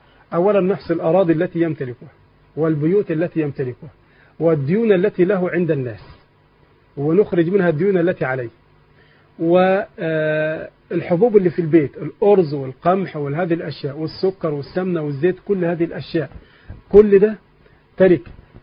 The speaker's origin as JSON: {"language": "Arabic", "country": "Egypt", "said": "إذا كان مكتوبا في القائمة في عندنا في مصر يبقى ملك للزوج"}